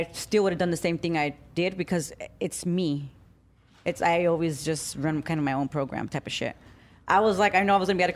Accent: Los Angeles, California, United States; I grew up in Northeast LA.

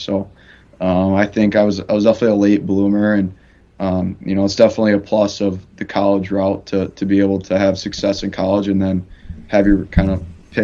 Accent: Chicago, Illinois, United States; I'm from Chicago, so we don't have any D1 in Illinois, so it's only 6 hours, so that's not bad.

